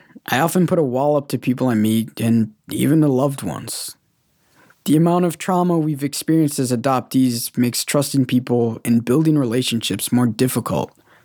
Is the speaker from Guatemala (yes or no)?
yes; Guatemala; now in United States; Growing up, I would say, well, I am from Guatemala, but I'm adopted.